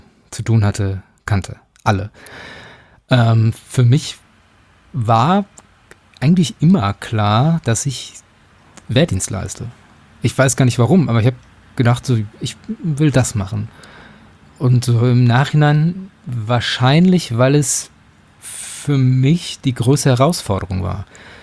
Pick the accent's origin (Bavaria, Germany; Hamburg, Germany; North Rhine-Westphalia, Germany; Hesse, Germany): North Rhine-Westphalia, Germany; Lippstadt; also ich bin in Lippstadt aufgewachsen